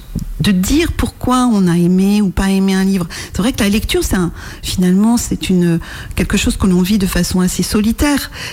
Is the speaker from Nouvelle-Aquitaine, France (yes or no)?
no; Nantes, Pays de la Loire, France; Je viens de l'agglomération nantaise. Je vis dans l'agglomération nantaise